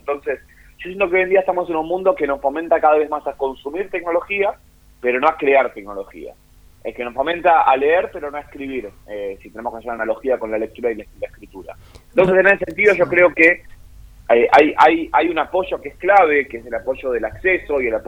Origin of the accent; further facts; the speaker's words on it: Argentina; Nosotros como ciudadanos argentinos podemos participar en unos procesos